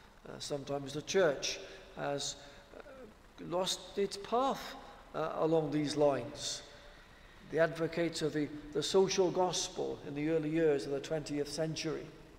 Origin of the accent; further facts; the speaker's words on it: Wales, United Kingdom; now in South West England; I'm from South Wales originally, so I still support the Welsh team.